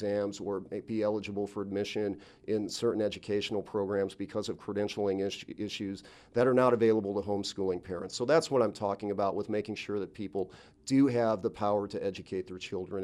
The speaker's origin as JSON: {"language": "English", "town": "Waterloo", "region": "Illinois", "country": "United States", "said": "I'm from Waterloo, which is a small town about 30 minutes from St. Louis, Missouri."}